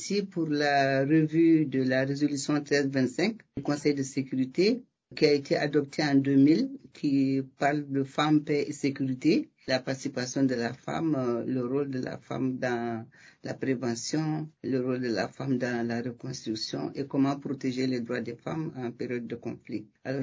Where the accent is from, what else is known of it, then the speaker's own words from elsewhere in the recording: Mali; Je viens du Mali, je suis malienne